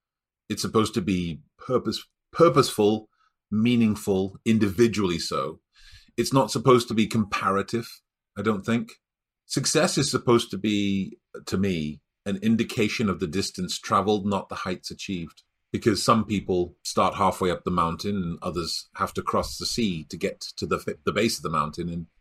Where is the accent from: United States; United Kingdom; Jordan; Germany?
United Kingdom; Stockport, North West England; I grew up in Stockport, north of England, near Manchester.